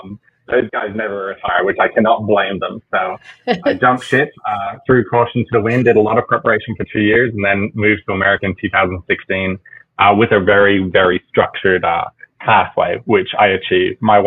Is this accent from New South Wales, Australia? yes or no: yes; New South Wales, Australia; And I grew up in the outback of Australia, rural New South Wales in the country, which I think also had a huge influence on me joining the military